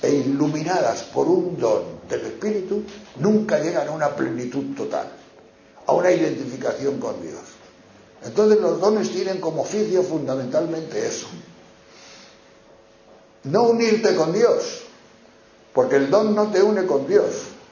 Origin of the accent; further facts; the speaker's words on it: Castile and León, Spain; Yo detecté una vez en un pastor de mi pueblo, de esos pastores que bajan de León a Extremadura guardando los ganados